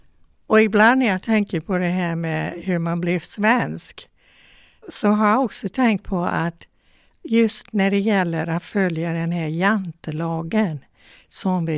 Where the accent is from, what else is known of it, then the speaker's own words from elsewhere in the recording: Tallahassee, Florida, United States; accent: Southern; Swedish is a second language; Jag är född i Tallahassee, Florida. Det är huvudstaden.